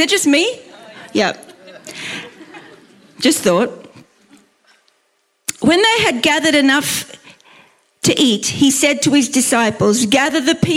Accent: Brisbane, Queensland, Australia; I come from Brisbane, Australia

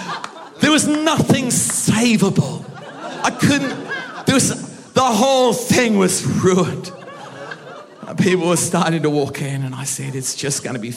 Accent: Birkenhead, North West England, United Kingdom; now in Australia; I'm not really an Aussie. I'm really an Aussie in disguise. I'm really a man from Birkenhead.

